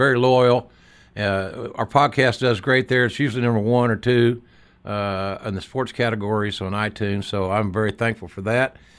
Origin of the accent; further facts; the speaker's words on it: Mid-South, United States; but I was raised in Mid-South, so what the hell.